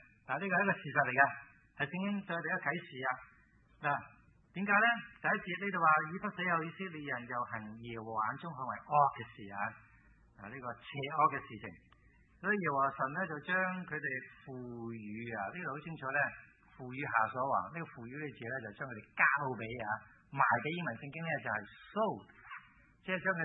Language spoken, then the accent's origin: Cantonese; China; 特別係我哋中國人最多啊